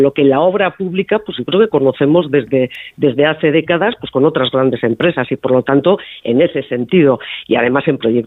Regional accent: Navarre, Spain; lo digo como Navarra, vincula a mi tierra, vincula a mi comunidad con estos casos de corrupción

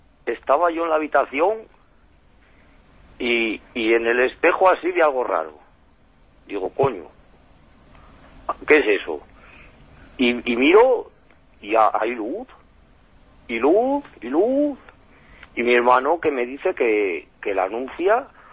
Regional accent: Santa Olaja de Porma, Castile and León, Spain; Yo soy de aquí, de Santa Olaja, de Porma de León.

